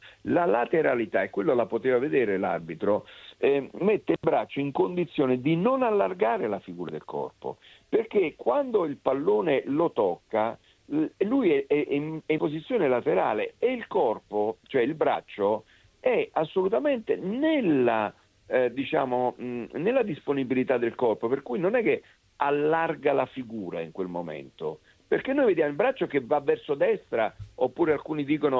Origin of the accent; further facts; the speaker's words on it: Naples, Campania, Italy; Io la vedo da napoletano come a te